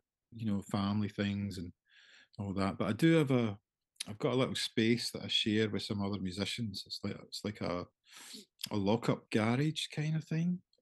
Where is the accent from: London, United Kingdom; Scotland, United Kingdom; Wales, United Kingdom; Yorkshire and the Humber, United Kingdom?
Scotland, United Kingdom; Irvine; one of the first gigs he did was in my hometown in Irvine on the west coast of Scotland.